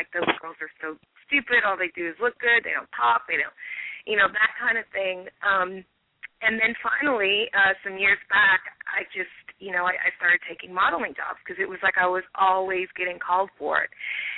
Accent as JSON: {"language": "English", "region": "Kentucky", "country": "United States", "moved": "yes", "said": "I came out here from Kentucky almost 11 years ago, and I was just a diehard thespian, kind of hippie."}